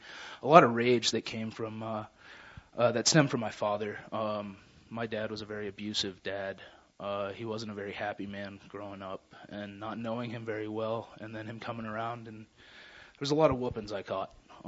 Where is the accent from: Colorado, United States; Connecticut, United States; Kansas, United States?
Colorado, United States; Denver; I'm from Denver, Colorado. I'm 28 years old.